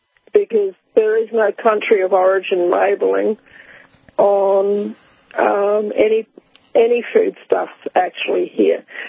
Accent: Rotorua, Bay of Plenty, New Zealand; Well, I grew up in New Zealand in Rotorua.

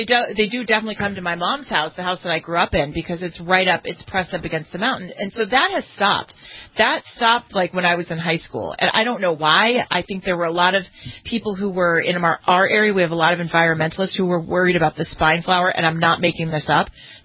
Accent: Los Angeles, California, United States; I can remember just growing up in Los Angeles, every summer we would have a knock

